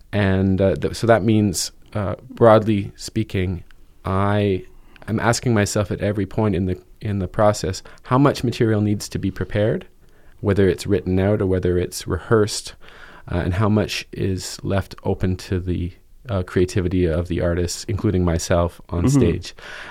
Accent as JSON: {"language": "English", "town": "Montreal", "region": "Quebec", "country": "Canada", "tie": "born or raised there", "said": "booked several Montreal artists and groups because they're great and because I get to hear them in my hometown, and I can vouch for that."}